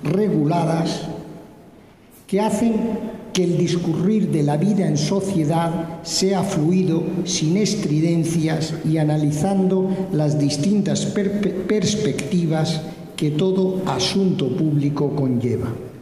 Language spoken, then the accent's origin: Spanish; Spain; Como españoles judíos, valoramos la institucionalidad de la administración pública.